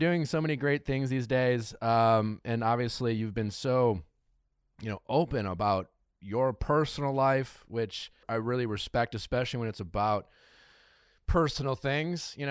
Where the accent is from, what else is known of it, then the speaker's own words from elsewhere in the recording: Wisconsin, United States; now in Los Angeles, United States; I grew up in Wisconsin, so I know the feeling of like hating, like enduring 6 months or 5 months or whatever it is of cold